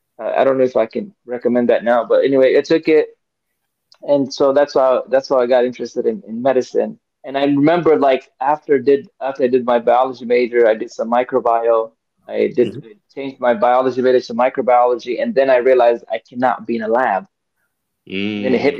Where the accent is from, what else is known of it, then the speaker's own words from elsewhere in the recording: Kenya; English is a second language; What's the surprise? I learned English in Kenya.